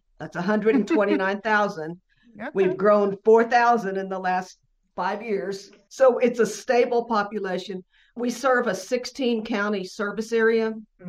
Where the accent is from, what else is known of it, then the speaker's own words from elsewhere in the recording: El Paso, Texas, United States; I grew up in El Paso, Texas, and I knew they have 915 day out there, which is their area code